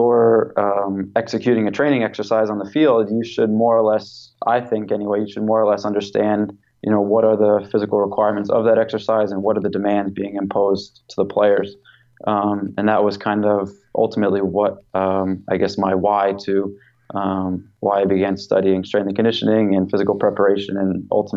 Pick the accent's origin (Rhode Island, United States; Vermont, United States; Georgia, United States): Rhode Island, United States; I grew up in Rhode Island. I grew up as a soccer player, and then I went to college at Quinnipiac University in Connecticut.